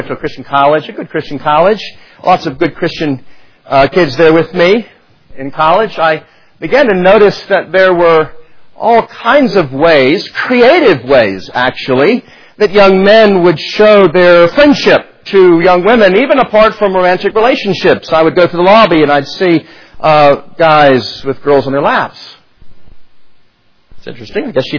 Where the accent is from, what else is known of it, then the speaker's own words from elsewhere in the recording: the South, United States; And growing up in the South, I thought, I don't think we do that.